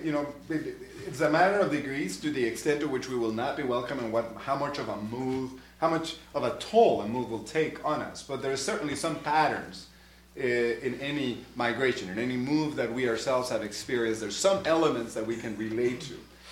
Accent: Stewartville, Minnesota, United States; You can just say, you know, well, I'm from Stuartville, Minnesota. Just say that, right? But that means an awful lot.

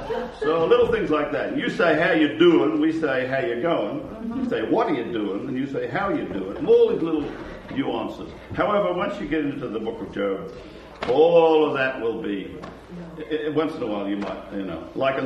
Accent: Australia; Now, I'm from Australia, and most of you probably know where Australia is, but probably know very little about it.

